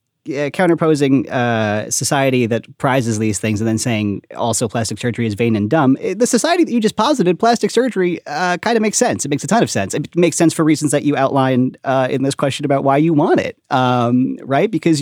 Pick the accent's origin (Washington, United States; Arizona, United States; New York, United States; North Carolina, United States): New York, United States; Long Island; born there; I was born on Long Island.